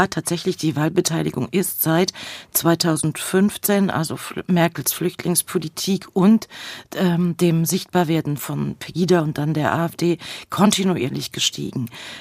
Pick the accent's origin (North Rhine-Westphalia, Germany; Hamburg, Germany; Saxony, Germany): Saxony, Germany; Leipzig; Ich komme aus Leipzig, war 89 mit meiner Mutter auf der Straße.